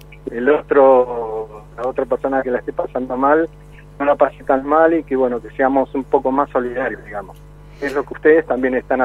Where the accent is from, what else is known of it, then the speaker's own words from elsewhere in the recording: Chubut, Argentina; y somos hijos de Chubut